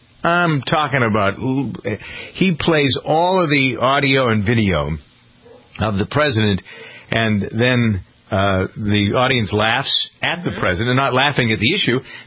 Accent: Framingham, Massachusetts, United States; a friend of mine who is from my hometown of Framingham, but is spending more and more time in Los Angeles.

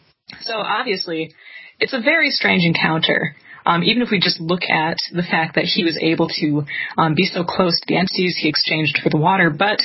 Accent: Wisconsin, United States; it also occurred in my home state of Wisconsin, which, that's just an added bonus for me.

